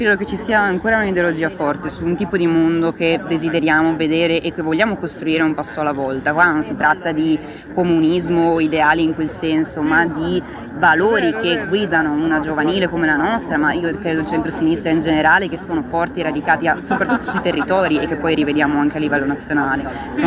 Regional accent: Selvazzano Dentro, Veneto, Italy; vengo dalla provincia di Padova, da Selvazzano Dentro, quindi non dal centro della città.

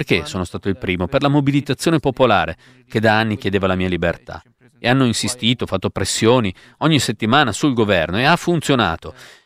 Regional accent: Egypt; now in Italy; Per qualche anno starò qui in Italia, ma tornerò sempre in Egitto perché è il mio paese.

